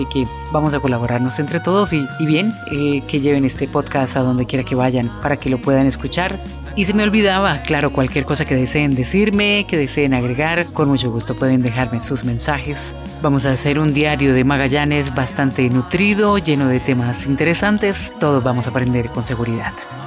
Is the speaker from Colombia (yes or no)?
yes; Colombia; Soy una mujer colombiana